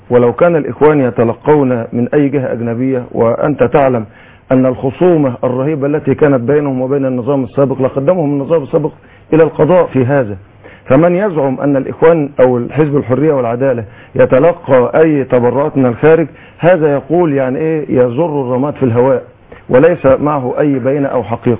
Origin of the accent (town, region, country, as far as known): Egypt